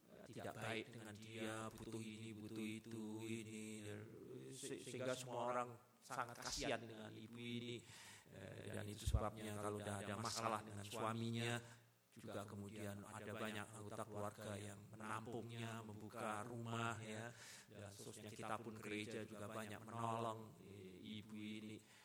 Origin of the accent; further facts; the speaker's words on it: Kudus, Central Java, Indonesia; saya terkejutkan di daerah saya ini daerah Kudus, daerah lalu dekat Pati